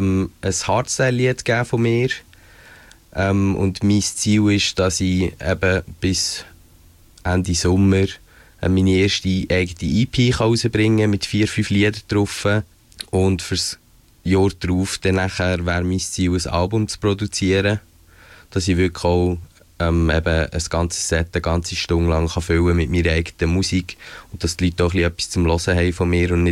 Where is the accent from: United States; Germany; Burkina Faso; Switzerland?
Switzerland; bei uns in der Schweiz